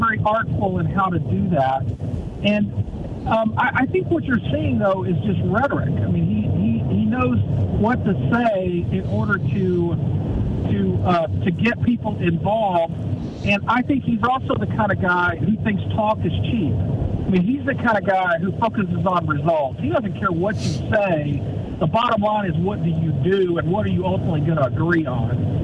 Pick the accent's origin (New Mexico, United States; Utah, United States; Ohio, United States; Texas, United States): Texas, United States; And I grew up in Texas, and I understand the Texas mentality in many ways.